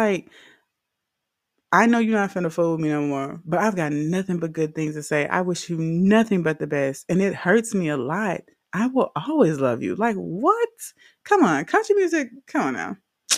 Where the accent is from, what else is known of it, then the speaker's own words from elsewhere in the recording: Louisiana, United States; And I love it because I'm from Louisiana.